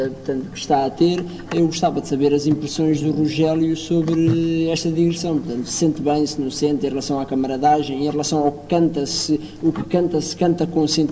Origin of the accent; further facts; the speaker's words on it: Angola; eu sou de Angola.